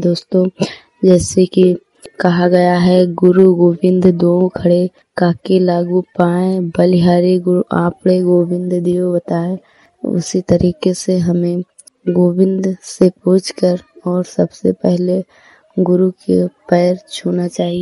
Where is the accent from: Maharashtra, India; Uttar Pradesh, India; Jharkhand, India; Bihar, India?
Uttar Pradesh, India; Hariharpur; मैं हरिहरपुर जिला सरवस्ती की रहने वाली हूँ।